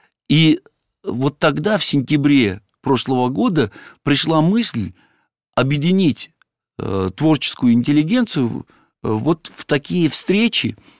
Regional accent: Irkutsk, Irkutsk Oblast, Russia; born there; Вы знаете, я родился в Иркутске.

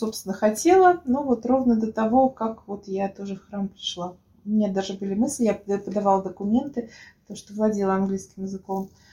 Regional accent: Uzbekistan; now in Russia; потому что я приехала из Узбекистана, никак не могла себя ощутить здесь своей.

